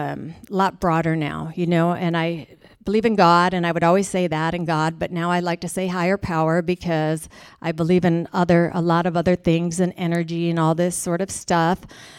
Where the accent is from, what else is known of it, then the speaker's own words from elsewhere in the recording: Michigan, United States; So the last time I went home, because I'm from Michigan originally